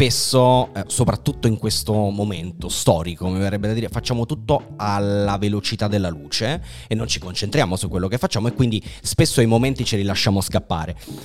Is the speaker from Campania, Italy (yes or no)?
yes; Naples, Campania, Italy; sono napoletano, quindi credo che sia insita questa cosa.